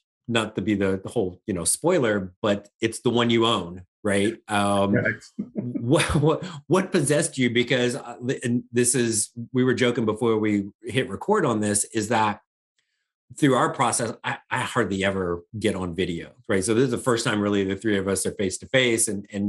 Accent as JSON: {"language": "English", "region": "Indiana", "country": "United States", "tie": "born or raised there", "said": "you're in Indiana and I grew up in Indiana"}